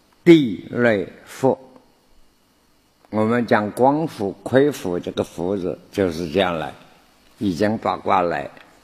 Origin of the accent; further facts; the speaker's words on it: China; 所以我们中国人许多讲话都是易经上来